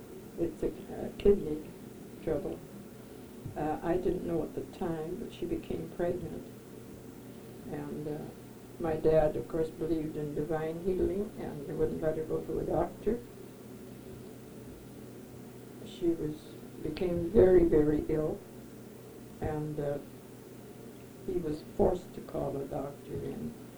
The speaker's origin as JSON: {"language": "English", "town": "Bracebridge", "region": "Ontario", "country": "Canada", "tie": "born there", "said": "Well, I was born in Bracebridge, Ontario, in September the 22nd or 21st, since my birth certificate has to say that. September the 21st, 1900."}